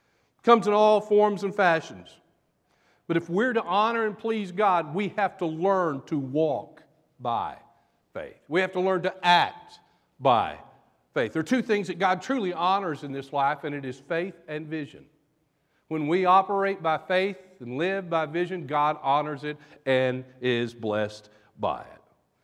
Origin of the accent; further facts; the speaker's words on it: the South, United States; As you can tell, I'm from the South. Maybe you picked that up from my accent.